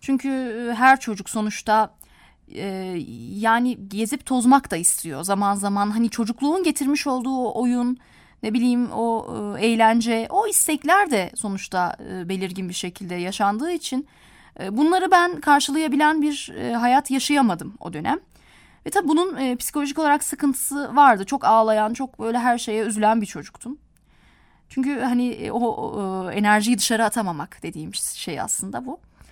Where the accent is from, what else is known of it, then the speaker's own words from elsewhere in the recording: Istanbul, Turkey; Şimdi ben 1994 İstanbul doğumluyum. 17 yaşına dek de İstanbul'da yaşadım.